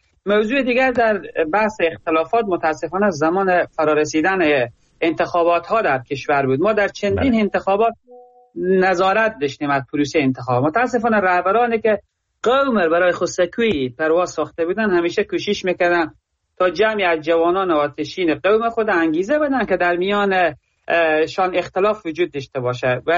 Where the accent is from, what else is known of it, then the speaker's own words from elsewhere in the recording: Herat, Afghanistan; از زون غرب و از هراتم